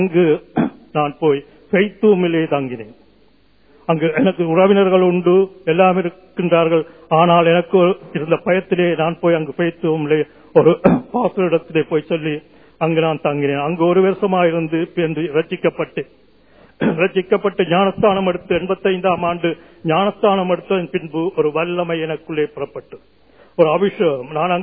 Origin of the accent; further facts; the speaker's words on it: Vavuniya, Northern Province, Sri Lanka; வவுனியாவில் வந்து நடுக்காட்டில் இருந்தோம். ஏனென்றால் நமக்கு அவ்வளவு சத்துராதிகள் அங்கிருந்த நிமித்தமாக வவுனியாவில் நடுக்காட்டில் இருந்தோம். அங்கிருந்தான் நான் வளர்ந்தேன்.